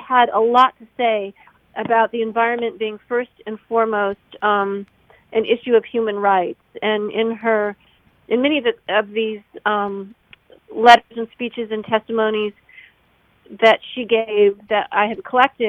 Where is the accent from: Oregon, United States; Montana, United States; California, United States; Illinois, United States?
Illinois, United States; But even in places like my home state of Illinois, along with Wisconsin and Minnesota